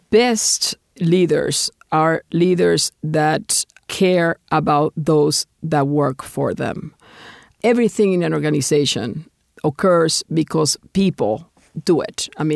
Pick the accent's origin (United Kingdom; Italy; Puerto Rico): Puerto Rico; moved away as an adult; also born or lived in Cuba; I was born in Cuba. My parents fled Castro's revolution in 1961. I was born in 58. So I was 3 years old, you know, when my parents left Cuba, and I was raised in Puerto Rico.